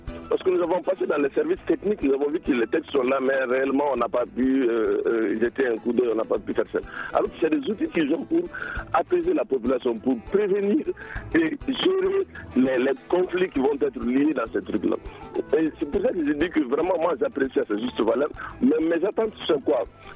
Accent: Mali; je suis malien

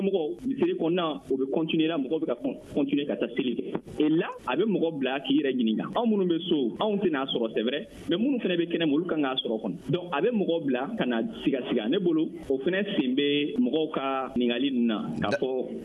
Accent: Mali; je suis malien je vis parmi les uns et les autres

